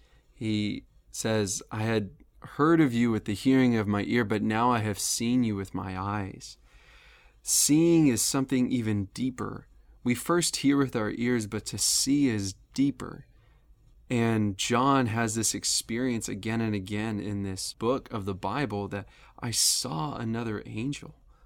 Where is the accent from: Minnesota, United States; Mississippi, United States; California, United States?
California, United States; Or for me, I grew up in California and I really like In-N-Out Burger.